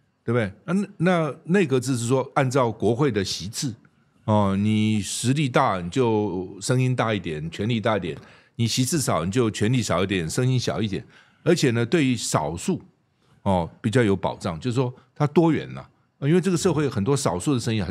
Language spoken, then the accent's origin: Chinese; Keelung, Taiwan; born there; 我虽然是基隆出生，但是我父母从大陆来嘛，